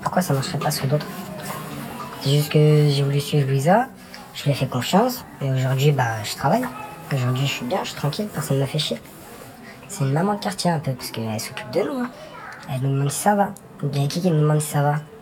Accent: Nantes, Pays de la Loire, France; j'ai 19 ans et je viens des quartiers nord de Nantes

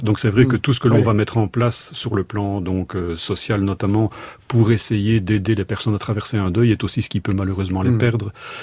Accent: Belgium; donc vous l'avez vécu aussi bien que chez nous en Belgique

